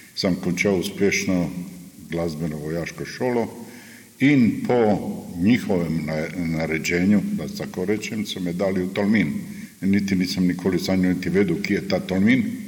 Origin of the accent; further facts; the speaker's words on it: Makarska, Split-Dalmatia County, Croatia; Ja, rodil sem se v Makarski, preživel sem vojno precej kruto, za moja leta, za mojo mladost kot otrok. Povojno življenje v Makarski sem tudi doživel precej kruto